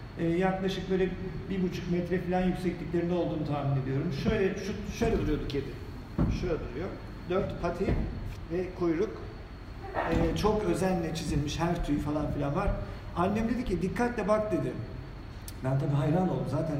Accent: Istanbul, Turkey; 70'te doğdum ben. 49 yaşındayım. Kendimi hatırladığımda yaşadığım ev akademinin tam karşısında Fındıklı'daki biraz yukarıda bir apartman dairesiydi.

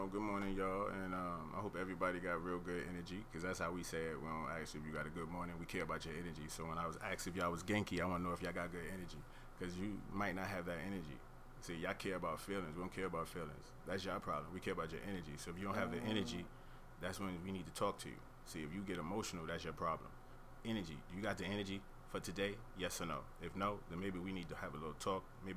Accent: Japan; also born or lived in Brooklyn, New York, United States; I lived in Japan for a very long time. That's where I was raised

